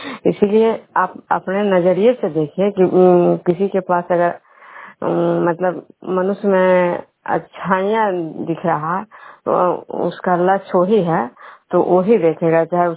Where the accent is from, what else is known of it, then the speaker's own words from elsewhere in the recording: Bihar, India; मैं बिष्णु प्रोग्राम खजरा पंचायत नालंदा जिला नवनंद सफरखंड की निवासी हूँ।